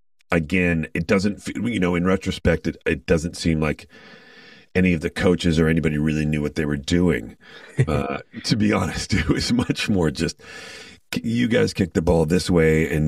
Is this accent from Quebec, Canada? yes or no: no; Toronto, Ontario, Canada; And, you know, I grew up in Toronto, so even though, you know, in North America, football is not as popular